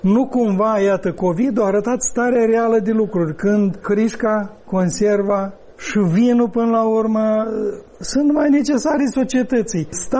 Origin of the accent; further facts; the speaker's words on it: Cinișeuți, Rezina District, Moldova; Cum se zice în satul meu de Baștină Cinșăuț